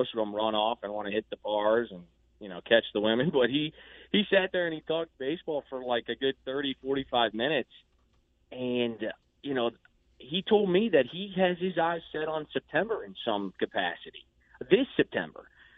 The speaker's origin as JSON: {"language": "English", "town": "St. Louis", "region": "Missouri", "country": "United States", "tie": "born or raised there", "said": "I mean, I grew up in St. Louis. My parents still live in St. Louis, so I make it back a ton."}